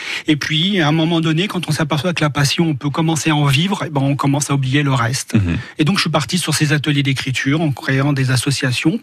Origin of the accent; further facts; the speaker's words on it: Paris, Île-de-France, France; moved away as an adult; now in Aix-en-Provence, France; C'est le comble de me faire appeler Aixois, alors que je suis parisien, effectivement, mais je suis arrivé ici il y a une trentaine d'années quand même.